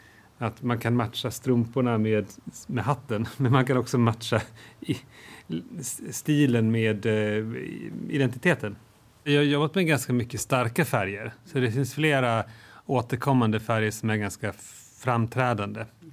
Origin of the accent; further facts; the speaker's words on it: Sandviken, Gävleborg County, Sweden; Jag har också varit hemma där jag är uppvuxen i Sandviken.